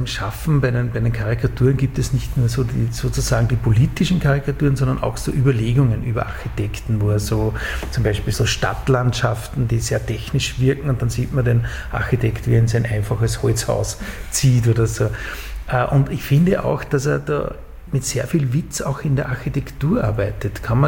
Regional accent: Upper Austria, Austria; Ja, ich komme aus Oberösterreich

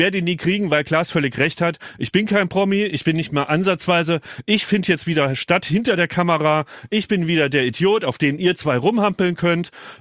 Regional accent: Kirberg, Hesse, Germany; Ich habe euch ja voller Stolz erzählt, dass ich unter Persönlichkeiten in meinem Wikipedia-Eintrag gelistet werde, bei meinem Heimatdorf Kirberg.

